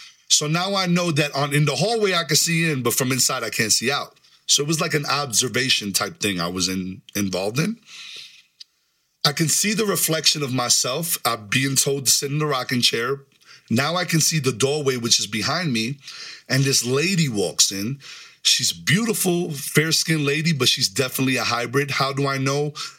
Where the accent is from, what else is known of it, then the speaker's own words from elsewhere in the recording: New York City, New York, United States; I'm like, I'm from the Bronx.